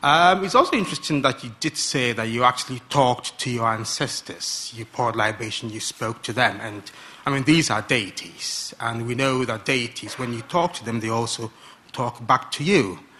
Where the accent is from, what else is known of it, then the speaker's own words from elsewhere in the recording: Ghana; I'm also from Ghana, by the way.